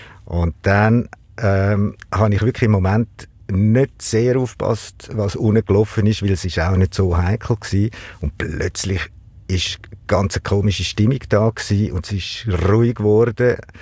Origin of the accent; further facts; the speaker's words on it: Zurich, Switzerland; Ja, ich bin am Zürichsee aufgewachsen.